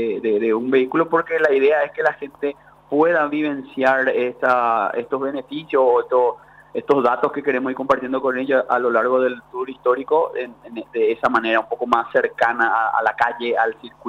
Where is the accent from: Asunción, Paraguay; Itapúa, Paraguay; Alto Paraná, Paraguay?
Asunción, Paraguay; nuestros orígenes como sociedad paraguaya, asuncena, está ligada a lo que ocurrió en estos espacios